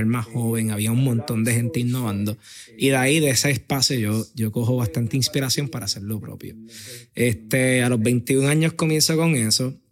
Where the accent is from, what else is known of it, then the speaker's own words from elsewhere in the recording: Aguadilla, Puerto Rico; comencé en Aguadilla, literalmente, porque soy de Aguadilla, me crié en Aguadilla, y amo esa área.